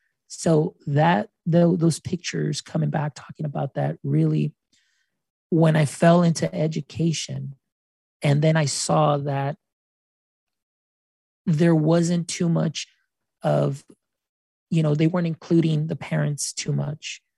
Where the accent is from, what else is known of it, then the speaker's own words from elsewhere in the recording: Edinburg, Texas, United States; I grew up here in South Texas. I grew up in a town called Edinburg, Texas, and that is 4 hours south of San Antonio.